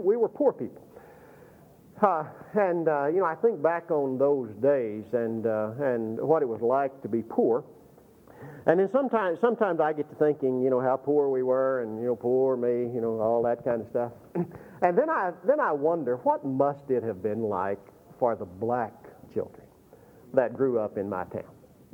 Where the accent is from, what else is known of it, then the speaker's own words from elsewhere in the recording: Anson, Texas, United States; also born or lived in Abilene; grew up 20 miles from where I stand, over in Anson. Born in Hendricks Hospital here in 1945, and I grew up in Anson, Texas.